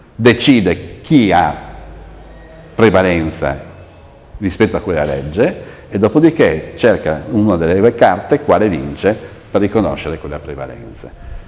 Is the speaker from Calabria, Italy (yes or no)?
yes; Calabria, Italy; born there; e sono nato in Calabria e di conseguenza mi godo la mia autonomia.